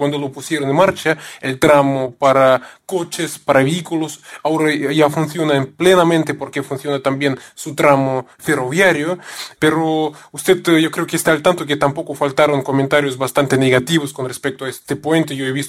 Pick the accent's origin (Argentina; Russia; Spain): Russia; yo soy ruso, y aquí usted sabe que los rusos, la mayoría somos ortodoxos, y como también es mi caso